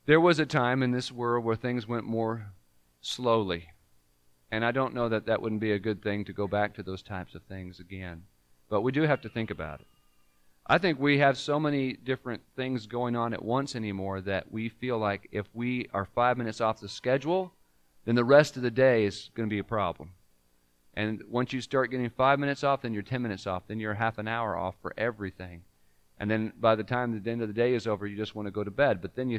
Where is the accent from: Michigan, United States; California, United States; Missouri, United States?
California, United States; When I was growing up in California, we didn't have big churches there, so we had a monthly singing.